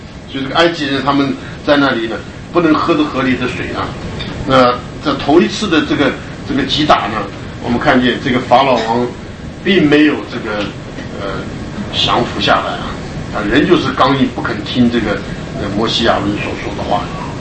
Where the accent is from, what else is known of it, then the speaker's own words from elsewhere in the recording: Taiwan; 那我记得我小的时候在台湾啊，我们小时候到稻田里面去钓青蛙啊